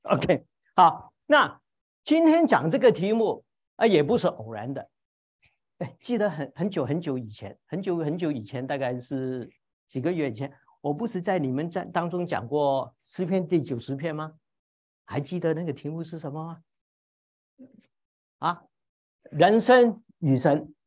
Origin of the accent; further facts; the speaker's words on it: China; moved away as an adult; now in United States; 我们中国人传统的话就是福禄寿。